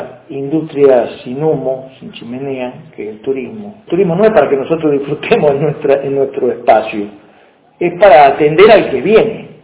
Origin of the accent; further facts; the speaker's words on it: Argentina; si nosotros somos argentinos y debemos tener un hospital eficiente